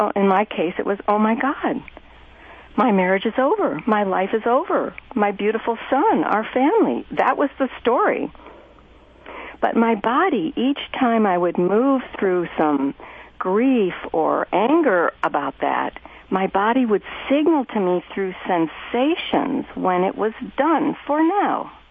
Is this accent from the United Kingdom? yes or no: no; Ireland; I'm an Irish extroverted trauma survivor